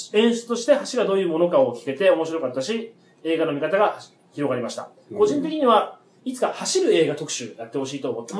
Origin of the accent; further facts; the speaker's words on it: Kanto, Japan; 私も同じ関東地方出身なので気づいてなかった。